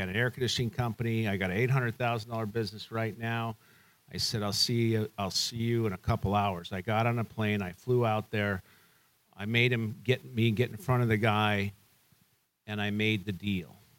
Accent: Las Vegas, Nevada, United States; I live in Las Vegas. I'm born and raised in Las Vegas

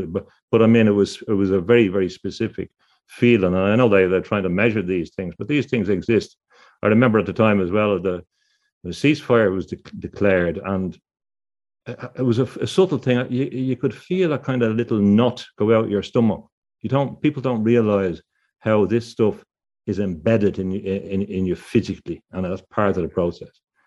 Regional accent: Dublin, Leinster, Ireland; But when I was growing up in Dublin

